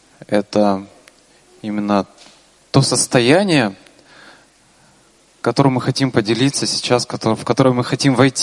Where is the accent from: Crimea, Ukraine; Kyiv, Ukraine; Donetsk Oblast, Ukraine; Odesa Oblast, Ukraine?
Kyiv, Ukraine; я из Киева.